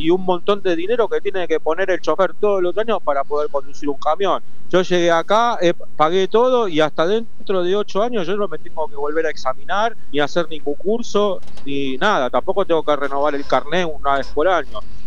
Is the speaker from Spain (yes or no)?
no; Argentina; yo quiero la Argentina, quiero mi país